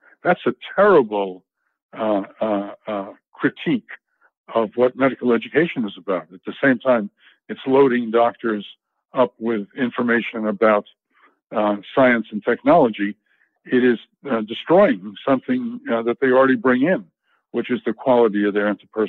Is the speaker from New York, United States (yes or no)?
yes; New York City, New York, United States; I grew up in New York City and socialized in the 1940s and 50s and was a rough kid who was on his way probably to delinquency